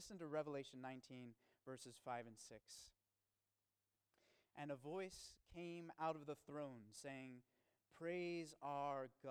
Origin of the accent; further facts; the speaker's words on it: Maryland, United States; One of my favorite things growing up in Maryland was these crazy lightning storms